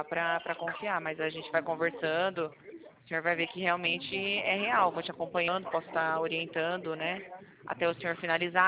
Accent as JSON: {"language": "Portuguese", "town": "Valinhos", "region": "São Paulo", "country": "Brazil", "said": "Do interior de São Paulo, sou de Valinhos."}